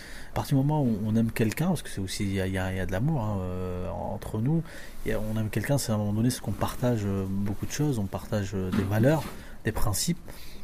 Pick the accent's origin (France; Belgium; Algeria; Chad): France; Dunkirk, Hauts-de-France; je suis d'origine de Dunkerque, dans le Nord.